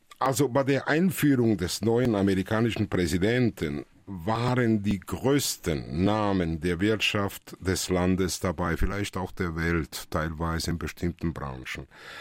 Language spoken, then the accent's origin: German; Italy; Ich muss das sagen, ich bin Italiener.